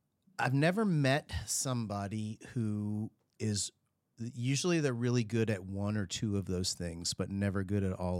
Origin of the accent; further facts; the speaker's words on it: Northeast, United States; And it's funny because growing up in the Northeast, I'm familiar with decent wings.